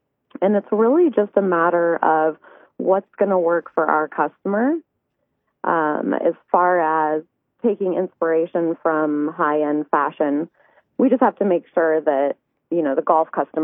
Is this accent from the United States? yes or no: yes; Arizona, United States; Antigua started as a golf company over 35 years ago in Arizona, and I'm actually from Arizona. When I moved back from L.A., I was interning for a small clothing company